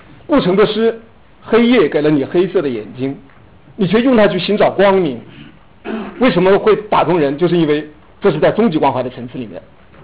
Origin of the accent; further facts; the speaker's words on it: China; 特别是我们中国人的这个我们的头脑里面啊